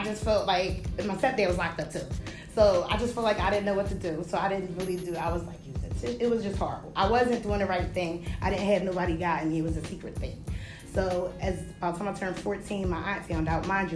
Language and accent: English; Philadelphia, Pennsylvania, United States; I know that I'm from North Philadelphia.